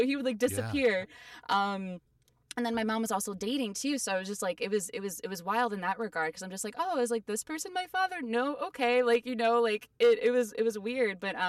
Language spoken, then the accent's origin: English; Ohio, United States; also born or lived in Cleveland, Ohio; So I'm originally from Ohio. I was born in Cleveland.